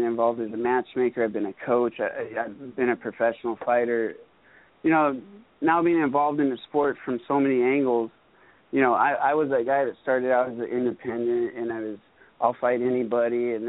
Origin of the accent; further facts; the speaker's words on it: Northwest, United States; I was born and raised in the Northwest, but I got to travel a lot through fighting.